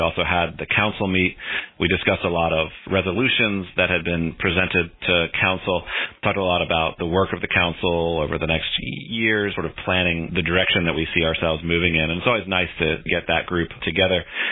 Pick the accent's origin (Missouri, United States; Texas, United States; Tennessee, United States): Tennessee, United States; Nashville; who did just an amazing job putting this big event together for us here in my hometown.